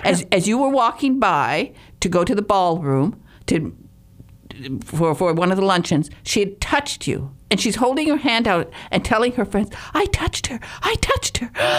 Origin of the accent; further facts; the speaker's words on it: Michigan, United States; I actually had cornbread the other day because I come from Michigan, so we don't eat cornbread except at Thanksgiving.